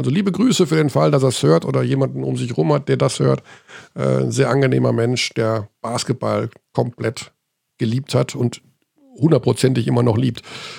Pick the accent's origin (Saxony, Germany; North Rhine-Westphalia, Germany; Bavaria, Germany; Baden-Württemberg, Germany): North Rhine-Westphalia, Germany; Hagen; er aus meiner Heimatstadt kommt